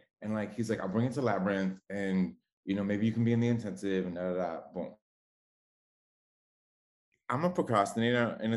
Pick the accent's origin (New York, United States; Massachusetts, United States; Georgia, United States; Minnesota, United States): New York, United States; New York City; loosely based on my experience as a young kid growing up in the Bronx